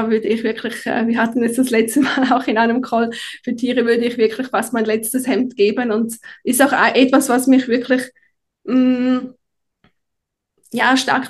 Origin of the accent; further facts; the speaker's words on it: Switzerland; accent: Swiss; man hört es wahrscheinlich an meinem Dialekt. Ich bin in der Schweiz aufgewachsen. Ich bin immer noch in der Schweiz.